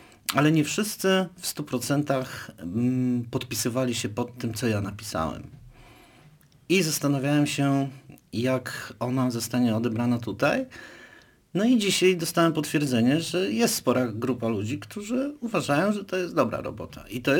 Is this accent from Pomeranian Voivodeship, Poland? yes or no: yes; Sopot, Pomeranian Voivodeship, Poland; Przede wszystkim dlatego, że ja się wychowałem w Sopocie